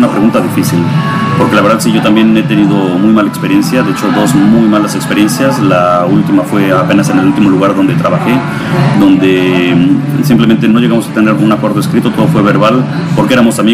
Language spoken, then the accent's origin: Spanish; Mexico; una muy buena carta de presentación decir que soy mexicano.